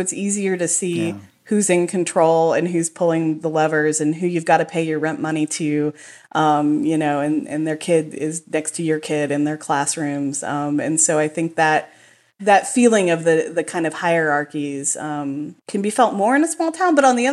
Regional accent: Texas, United States; Even I can't help having this kind of outside love for my home state, even when it's doing so many things wrong and has so many difficulties on its own, as well as wonderful things here in Texas.

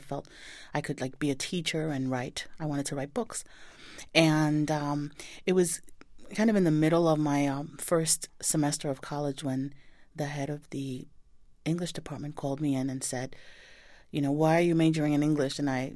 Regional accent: New York, United States; growing up in New York, I had never lived in Puerto Rico where my parents were from.

